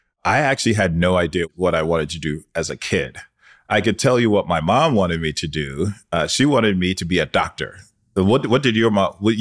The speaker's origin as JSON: {"language": "English", "town": "Brooklyn", "region": "New York", "country": "United States", "tie": "born or raised there", "said": "people similar to myself growing up in Brooklyn to actually maximize their potential."}